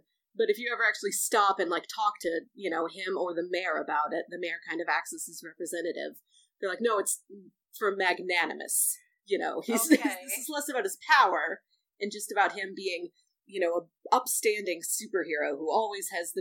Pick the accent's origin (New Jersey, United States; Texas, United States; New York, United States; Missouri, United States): Missouri, United States; St. Louis; it's not directly based on my hometown of St. Louis, but I know, like, this is the only place I've ever lived.